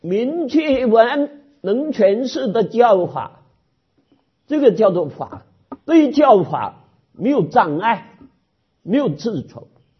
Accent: China; 我们中国人听的就中国语

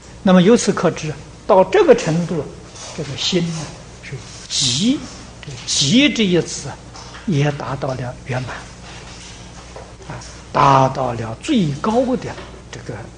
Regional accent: China; 就是我们中国人俗话讲成佛

